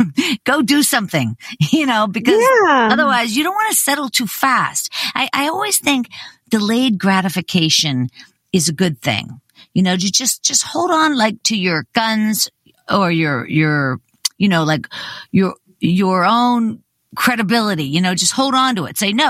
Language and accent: English; Pittsburgh, Pennsylvania, United States; I'm from Pittsburgh, Pennsylvania.